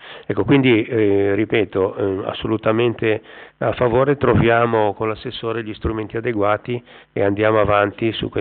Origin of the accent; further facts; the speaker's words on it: Sestri, Liguria, Italy; io sono di Sestri, conosco molto bene Multedo, conosco molto bene quella zona